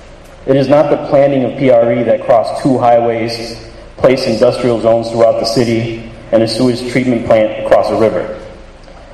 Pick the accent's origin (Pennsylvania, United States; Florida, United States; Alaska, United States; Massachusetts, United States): Massachusetts, United States; Springfield; I'm from Springfield